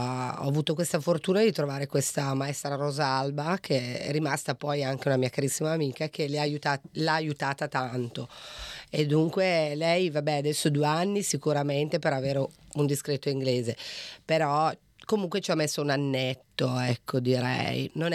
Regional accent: Piedmont, Italy; moved away as an adult; now in Australia; Io piemontese, lui bolognese doc.

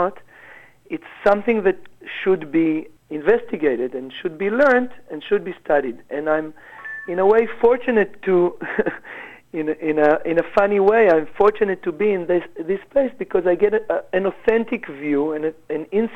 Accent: Israel; moved away as an adult; now in Sydney, Australia; I came here from Israel 2.5 years ago.

